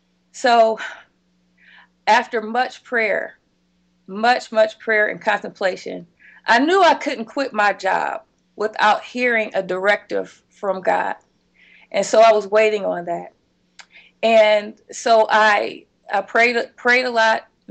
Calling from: The Woodlands, Texas, United States; I am calling you from The Woodlands, Texas, which is a suburb of Houston, Texas.

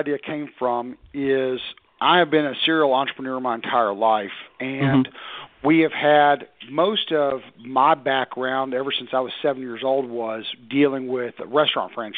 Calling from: Knoxville, Tennessee, United States; Outside of Knoxville, Tennessee.

